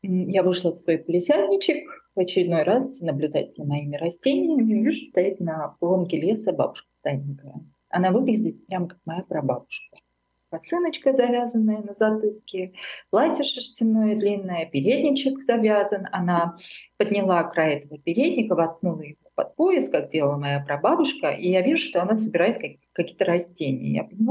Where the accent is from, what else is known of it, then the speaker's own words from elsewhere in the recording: Armenia; now in Germany; И она сказала, откуда ты? Я говорю, я из Армении.